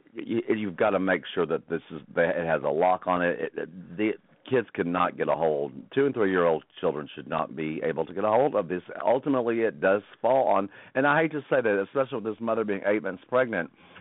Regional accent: Texas, United States; And, you know, as a Texan, anything south of 60 degrees, I'm sorry, I can't imagine.

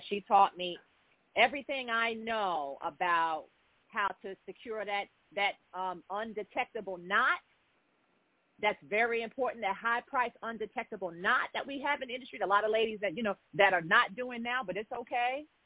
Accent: Staten Island, New York, United States; born there; I was born on Staten Island, New York.

